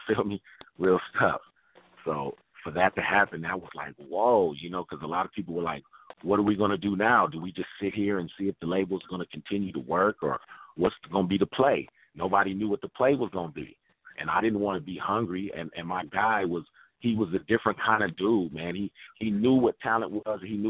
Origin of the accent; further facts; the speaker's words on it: San Pedro, California, United States; We from being from the inner city, that our era, we did everything. You know what I'm saying? I'm from San Pedro, so I can surf.